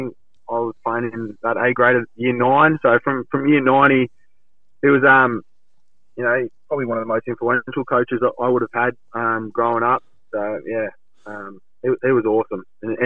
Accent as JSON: {"language": "English", "town": "East Ryde", "region": "New South Wales", "country": "Australia", "tie": "born or raised there", "said": "Yeah, so I grew up in East Ryde. I was a Balmain junior growing up, so sort of followed my old man and brother through the ranks at Balmain, and I'm still over here at East Ryde. I went to school at Holy Cross College"}